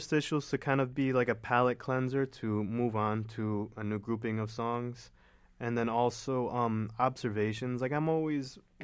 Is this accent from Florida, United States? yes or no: yes; Florida, United States; No, because I grew up speaking Spanish and English my whole life. And, mm-hmm. and growing up in South Florida, like, everybody I grew up with, most of everyone was from somewhere in Latin America.